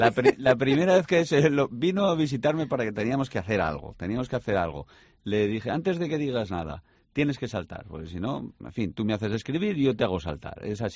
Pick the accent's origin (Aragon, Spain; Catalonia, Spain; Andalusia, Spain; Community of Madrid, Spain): Aragon, Spain; Debe ser que soy maño